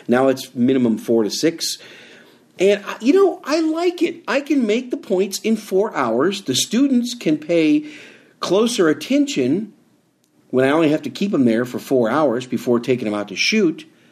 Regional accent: Wisconsin, United States; And my home state, my home state of Wisconsin finally got with the program.

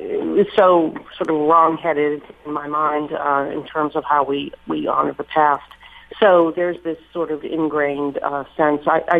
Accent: Boston, Massachusetts, United States; also born or lived in Mexico; now in New Orleans, United States; I'm not a native New Orleanian. I moved here in 2001 from Mexico. I had lived in Mexico for about 15 years. So I was already out of my own culture, which is Boston, where I grew up.

